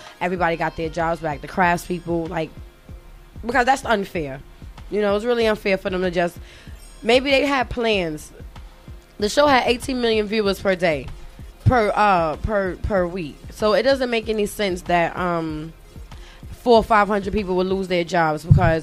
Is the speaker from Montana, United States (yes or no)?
no; Brooklyn, New York, United States; I'm from Brooklyn.